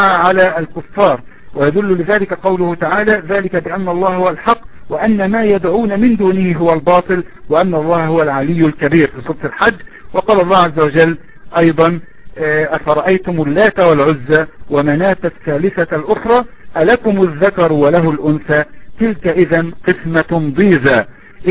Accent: Egypt; فكمثلا عندنا في مصر بعض السفهاء ينسبون أنفسهم إلى الفراعين

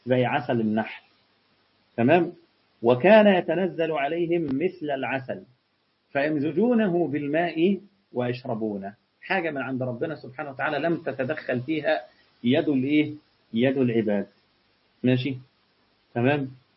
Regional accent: Egypt; المش ده عندنا في مصر عبارة عن حاجة كده جبنة قديمة

